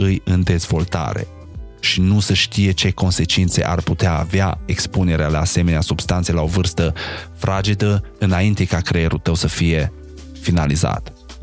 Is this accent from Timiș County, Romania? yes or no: no; Sighetu Marmației, Maramureș County, Romania; cred că eram vreo 5 din Sighet în clasa mea, restul toți erau de la țară